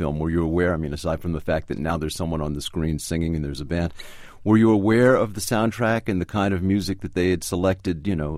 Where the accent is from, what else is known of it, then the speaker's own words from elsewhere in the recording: White Plains, New York, United States; In fact, he bought a house for his family in the neighborhood where I grew up in White Plains.